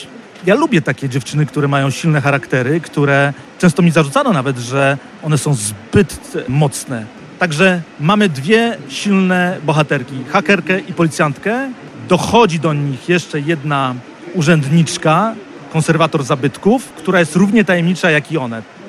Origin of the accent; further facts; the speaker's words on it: Szczecin, West Pomeranian Voivodeship, Poland; cieszę się z tego powodu, że jestem szczecinianinem i że mieszkam w Szczecinie.